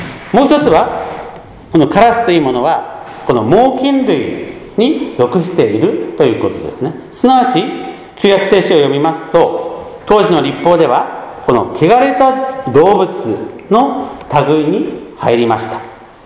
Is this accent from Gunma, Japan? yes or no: yes; Gunma, Japan; 私の出身の関東群馬では北はこの渡良瀬川、 南はこの利根川という大きな川が流れます。